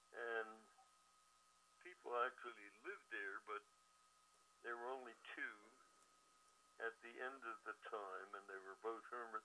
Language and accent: English; New Jersey, United States; moved away; And since I was from New Jersey, that's where I got the comparison.